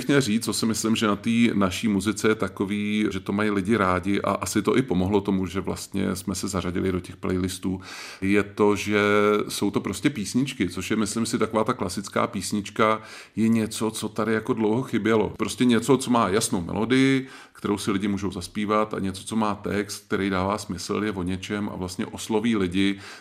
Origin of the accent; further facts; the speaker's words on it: Prague, Czechia; now in Kovářov, Czechia; My jsme kousek od Milevska v malý vesničce u Kovářova a vzali jsme se tam úplnou náhodou. My jsme věděli už dlouho, že chceme odjet z Prahy, protože my jsme se ženou oba rodilí Pražáci